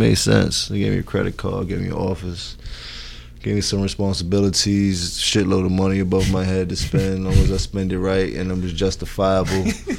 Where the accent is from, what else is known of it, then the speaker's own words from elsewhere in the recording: Harlem, New York, United States; I'm from Harlem. You get dressing lessons when you come outside every day.